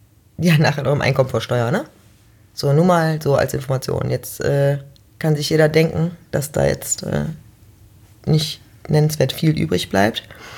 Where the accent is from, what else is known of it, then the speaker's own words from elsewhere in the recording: Mönchengladbach, North Rhine-Westphalia, Germany; Jetzt komme ich ja auch aus Mönchengladbach und die Musikszene ist war immer schon ein bisschen schwierig